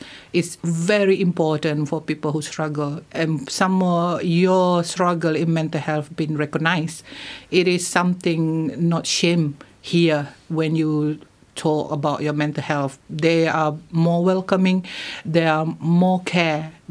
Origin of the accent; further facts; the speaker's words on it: Malaysia; now in United Kingdom; I'm originally from Malaysia. I've been in UK since 2019. I guess it's almost like 3.5 years now.